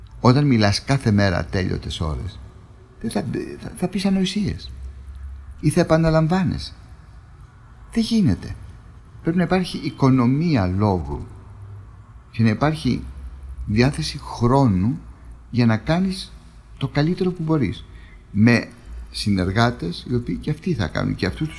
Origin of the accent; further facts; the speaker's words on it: Greece; εγώ στην Ελλάδα γεννήθηκα, στην Ελλάδα έζησα, πέρα από το διαστήματα στο εξωτερικό, και χαίρομαι που είμαι Έλληνας.